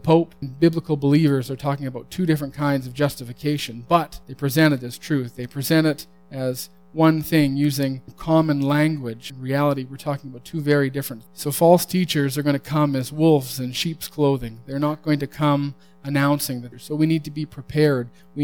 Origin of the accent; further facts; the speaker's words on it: Alberta, Canada; I grew up in Alberta. I'm familiar with blizzards.